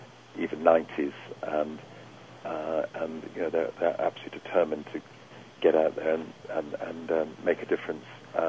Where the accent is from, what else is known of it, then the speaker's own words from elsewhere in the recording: England, United Kingdom; now in United States; despite the fact that I'm English and don't have an American accent.